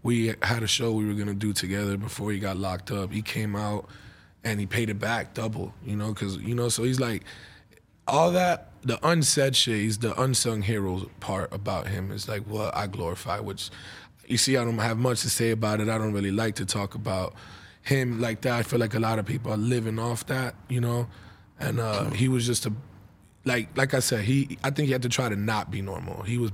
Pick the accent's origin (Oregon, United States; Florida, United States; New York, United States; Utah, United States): Florida, United States; Orlando; How we're from Orlando, so how we linked up with all them and Wi-Fi.